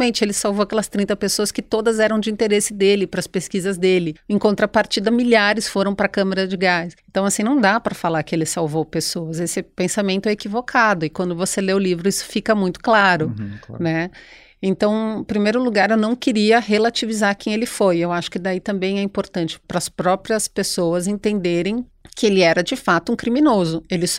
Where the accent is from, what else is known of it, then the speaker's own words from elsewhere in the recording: Brazil; Como brasileiro, coisas que aconteceram no nosso passado